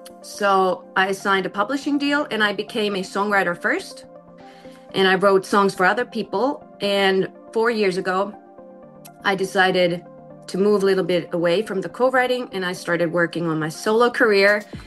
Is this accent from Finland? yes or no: yes; Finland; English is a second language; Because I live in Finland. I'm from Finland